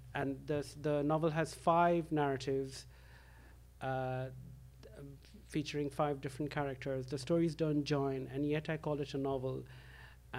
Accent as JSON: {"language": "English", "region": "England", "country": "United Kingdom", "said": "As an English person, I trained to be a late 16th century scholar."}